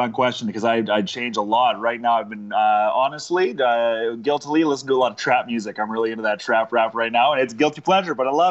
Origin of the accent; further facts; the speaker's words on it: Saskatoon, Saskatchewan, Canada; I grew up in Saskatoon, Saskatchewan.